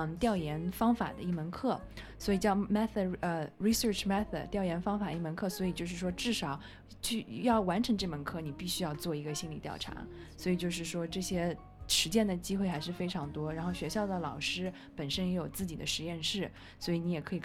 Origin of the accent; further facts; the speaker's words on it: China; 我觉得我们中国来的同学都是在城市长大的，所以会有不适应